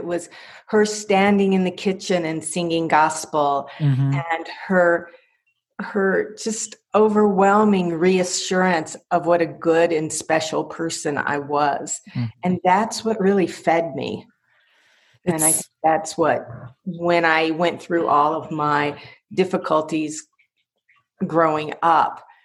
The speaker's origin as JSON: {"language": "English", "region": "the South", "country": "United States", "tie": "born or raised there", "said": "I grew up in the South in the 1960s, right, during the civil rights movement."}